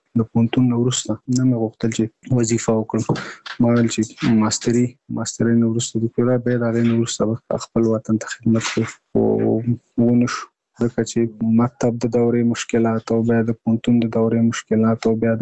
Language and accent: Pashto; Nangarhar, Afghanistan; now in Kabul, Afghanistan; زموږ کور په ننګرهار کې دی، زه په کابل کې دلته،